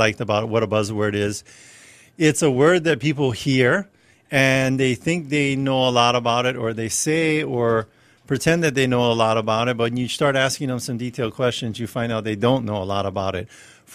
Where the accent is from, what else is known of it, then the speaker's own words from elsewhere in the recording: Hawaii, United States; by having these blessings and these benefits for being Native Hawaiian. And being Hawaiian, you know, it's a cultural identity, right?